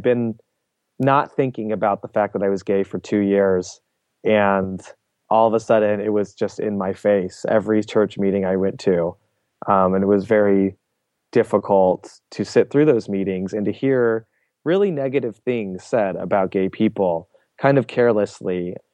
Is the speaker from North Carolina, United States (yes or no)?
no; California, United States; I mean, I was from California, and I knew California was liberal, hippy-dippy, and there was no way that this would pass.